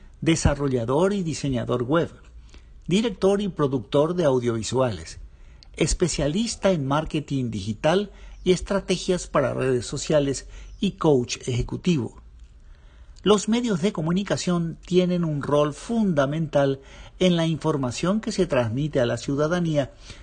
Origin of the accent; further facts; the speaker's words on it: Paraguay; Soy paraguayo y vivo en Asunción.